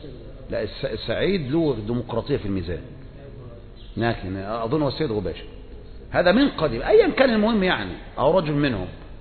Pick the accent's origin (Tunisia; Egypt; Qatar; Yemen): Yemen; Aden; كما كان عندنا في اليمن في عدن شيوعيون وهاشميون